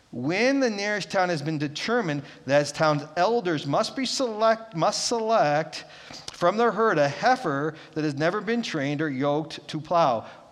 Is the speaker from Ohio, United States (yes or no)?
yes; Ohio, United States; I praise God that I came from Ohio, right? We found dead skunks on the side of the road all the time. You don't have that up here.